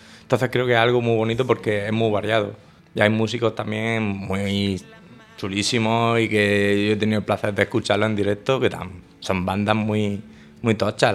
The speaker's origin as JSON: {"language": "Spanish", "town": "Lorca", "region": "Region of Murcia", "country": "Spain", "said": "me gusta que mi música sea un aspecto de mi ciudad. Por eso el videoclip, gracias al concejal de cultura que nos dejó el teatro para poder grabar. Y luego algo también tan simbólico como tenemos aquí en Lorca"}